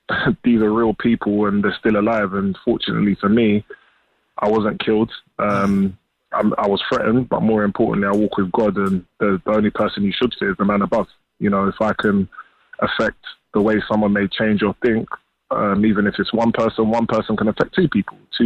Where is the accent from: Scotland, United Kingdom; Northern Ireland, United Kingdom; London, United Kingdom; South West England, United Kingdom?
London, United Kingdom; I'm a boy from Southeast London